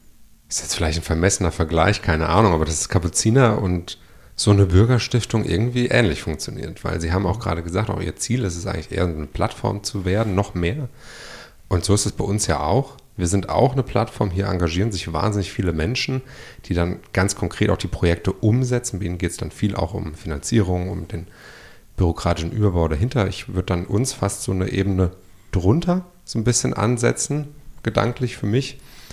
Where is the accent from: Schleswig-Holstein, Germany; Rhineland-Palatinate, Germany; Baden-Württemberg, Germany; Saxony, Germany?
Rhineland-Palatinate, Germany; Worms; ich bin ja jetzt zum Beispiel jemand, der nicht hier geboren ist, ich bin auch nicht hier aufgewachsen, ich komme aus Worms.